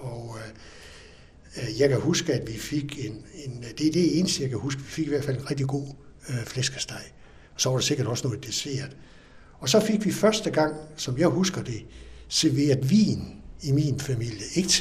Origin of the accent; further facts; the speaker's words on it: Horsens, Central Denmark Region, Denmark; og jeg er født her i Horsens i 1938 i øvrigt. Jeg voksede op ude i den yderste del af det daværende Horsens Kommune, ude i noget af det hele Langelandsgade, som lå tæt op af Bækkelund